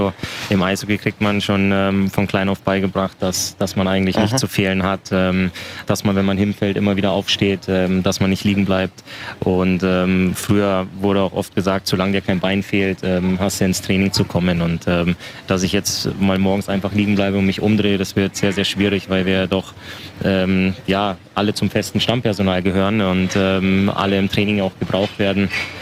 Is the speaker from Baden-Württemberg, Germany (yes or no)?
no; Waldkraiburg, Bavaria, Germany; also born or lived in Altötting; Altötting ist ja tatsächlich auch nur mein Geburtsort. Also ich bin in Waldkraiburg aufgewachsen. Und ich habe, das ist da ganz in der Nähe.